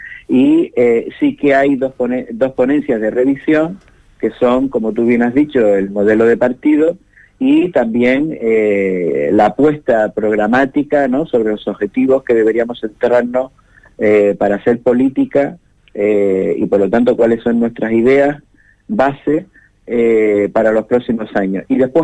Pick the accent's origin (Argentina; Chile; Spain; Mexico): Spain; Canary Islands; como canarios y canarias